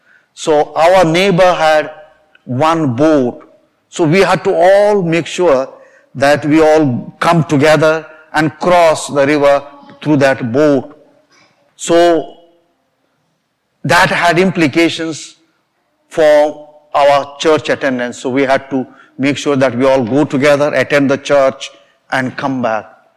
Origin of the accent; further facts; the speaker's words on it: South India, India; You know, I was born in India, down south of India.